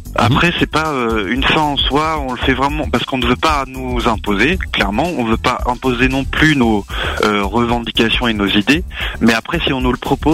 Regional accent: Pays de la Loire, France; Alors, effectivement, on est des Pays de Loire, plus précisément de la Mayenne.

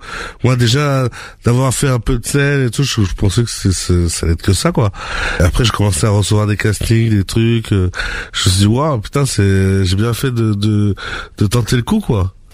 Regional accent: Limoges, Nouvelle-Aquitaine, France; now in Paris, France; comme je viens de Limoges, c'est un peu dur de rêver d'être artiste quand on est là-bas, parce qu'il y a moins d'opportunités.

